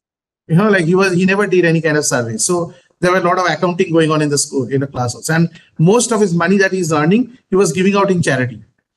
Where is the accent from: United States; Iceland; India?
India; Kolkata, West Bengal; English is a second language; I'm from Kolkata